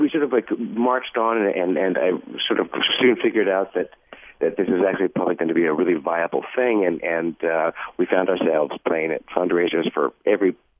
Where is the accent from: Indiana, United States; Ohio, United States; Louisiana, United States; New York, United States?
Indiana, United States; That's right. I grew up in Indiana